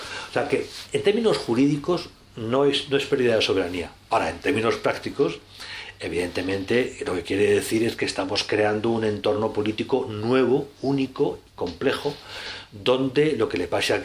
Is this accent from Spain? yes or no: yes; Spain; como somos españoles